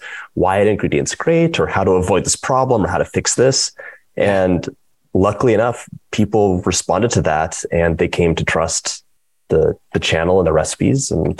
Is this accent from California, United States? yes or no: yes; Los Angeles, California, United States; moved away; I'm from Los Angeles, and we moved to the East Coast. And the seasons are so strong.